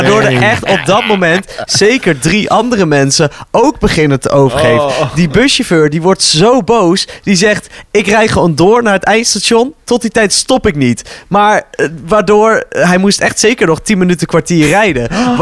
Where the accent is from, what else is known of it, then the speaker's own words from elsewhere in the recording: Uithoorn, North Holland, Netherlands; Toen woonde ik in Uithoorn, waar ik ben opgegroeid.